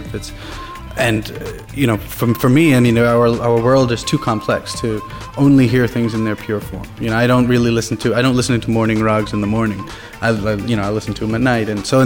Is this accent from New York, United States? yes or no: yes; New York City, New York, United States; And I was coming from New York, you know, first and foremost, so the tabla had to make sense for me in New York City.